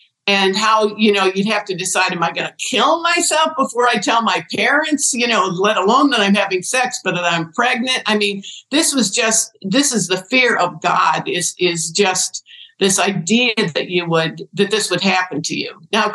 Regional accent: Ohio, United States; And she said, you know, where did you grow up? And I said, Ohio.

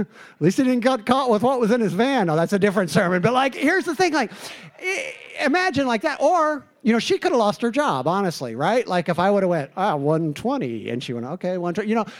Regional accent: Midwest, United States; in the Midwest where I grew up in the Bible Belt, like, there was nothing open on Sunday.

